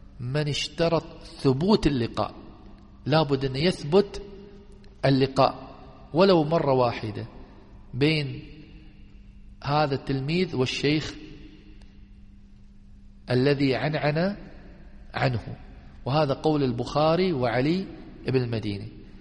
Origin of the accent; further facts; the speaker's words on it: Damascus, Damascus Governorate, Syria; وحصل لي إسنادها وأنا أيضا من دمشق، يعني مسلسل بأهل دمشق.